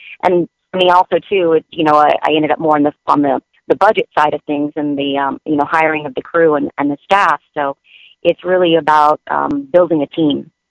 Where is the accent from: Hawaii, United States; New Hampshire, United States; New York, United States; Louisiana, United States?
Louisiana, United States; moved away as an adult; I'm from Louisiana, but when I was 18, I came out to Pepperdine for college.